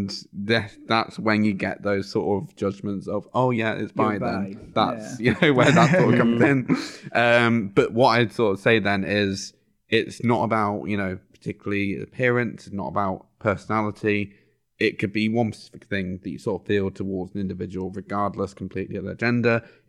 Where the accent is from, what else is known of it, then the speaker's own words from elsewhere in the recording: South West England, United Kingdom; I remember sort of growing up in Devon